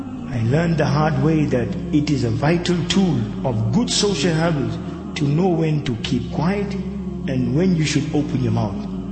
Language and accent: English; United States; now in South Africa; Well, I have been living in South Africa for a while now, but I'm an American.